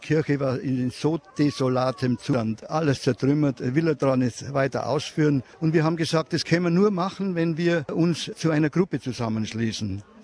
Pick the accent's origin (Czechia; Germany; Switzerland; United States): Czechia; Kundratice; Ich stamme aus dieser Region, nicht nur aus dieser Region, sondern auch aus dieser Pfarrei. Ich bin hier in der Pfarrei geboren, in Kundratice